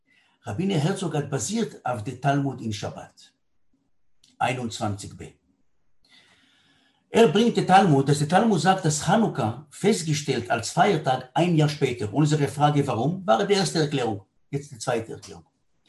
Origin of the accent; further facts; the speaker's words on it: Tel Aviv, Tel Aviv District, Israel; ich bin in Tel Aviv aufgewachsen. In unserem Haus in Ben Yehuda, in Tel Aviv, wir sind die einzige religiöse Familie in unserem Haus